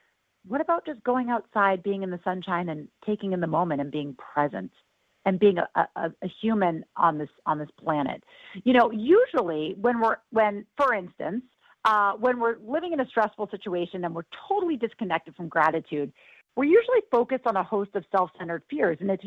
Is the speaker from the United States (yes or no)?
yes; New York, United States; because I had a mom on TV or I grew up in New York